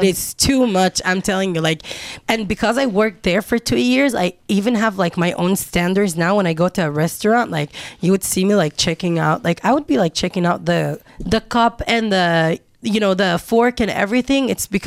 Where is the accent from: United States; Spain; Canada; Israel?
Israel; I was born and raised in Israel, and my family lives in the north. And I'm 26 years old.